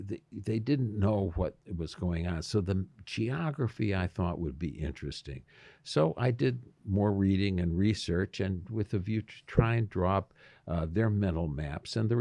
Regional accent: Detroit, Michigan, United States; I grew up in Northwest Detroit, where we had square miles. I grew up just south of 8 Mile, which is now famous, and 7.5 Mile.

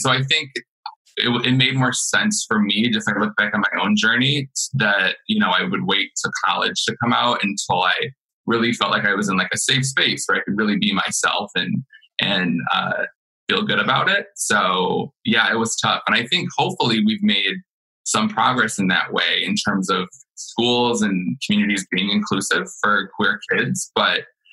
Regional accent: Clio, Michigan, United States; I am from Clio, Michigan

